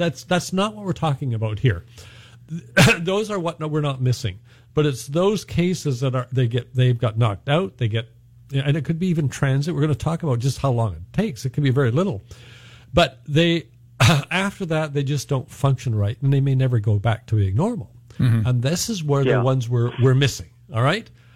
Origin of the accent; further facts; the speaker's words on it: Canada; And I come from Canada where there's really no litigation issues, all right?